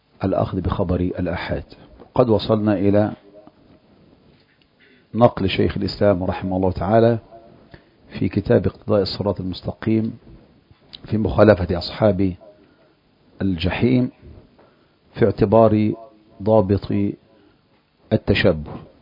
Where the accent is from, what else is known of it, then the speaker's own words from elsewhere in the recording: Egypt; نحن مثلا هنا في مصر، أنت مصري وأنا مصري،